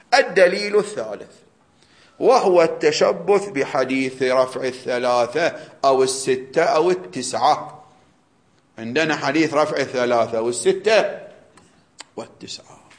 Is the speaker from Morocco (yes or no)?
no; Bahrain; فراح لأحد مشايخ عندنا في البحرين